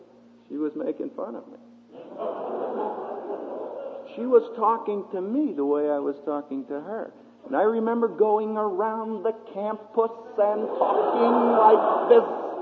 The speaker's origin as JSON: {"language": "English", "town": "Philadelphia", "region": "Pennsylvania", "country": "United States"}